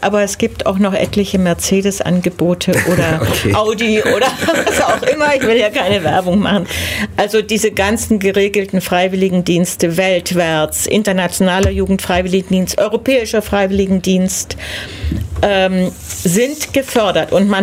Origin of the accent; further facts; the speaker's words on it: Germany; dass wir als Deutsche mit unserem deutschen Reisepass in fast alle Länder Zugang haben.